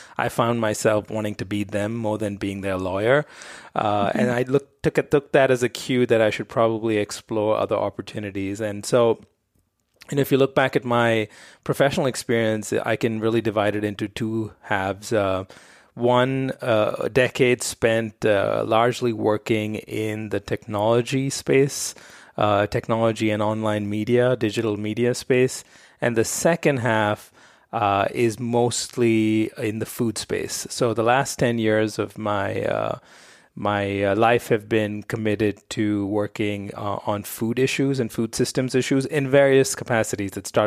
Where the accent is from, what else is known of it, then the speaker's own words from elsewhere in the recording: Mumbai, Maharashtra, India; I grew up in Bombay, India, and I started my professional career as an attorney.